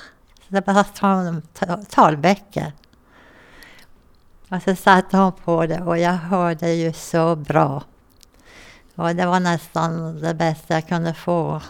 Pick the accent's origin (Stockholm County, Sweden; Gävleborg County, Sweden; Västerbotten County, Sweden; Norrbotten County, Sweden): Norrbotten County, Sweden; Gällivare; born there; och jag är född i Gällivare.